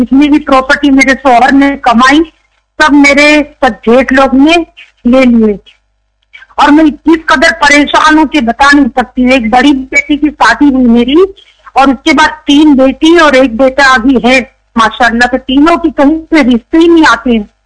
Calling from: Mumbai, Maharashtra, India; میں بامبے سے بول رہی ہوں.

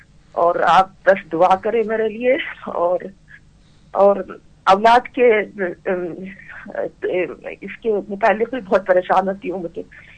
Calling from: Calgary, Alberta, Canada; جی میں کینیڈا سے بات کر رہی ہوں.

